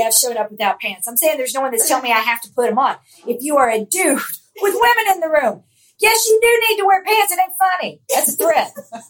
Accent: the South, United States; accent: Southern; She cuts out my southern accent when I forget to tuck it in.

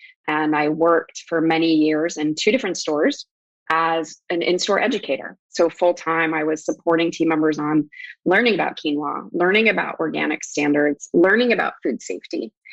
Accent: Midwest, United States; also born or lived in New York; I feel like I'm a New York girl in my heart in some ways, even though I grew up in the Midwest.

